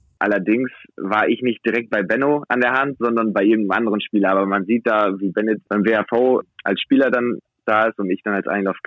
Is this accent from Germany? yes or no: yes; Wilhelmshaven, Lower Saxony, Germany; Also ja, ich komme aus Wilhelmshaven, das ist meine Heimatstadt.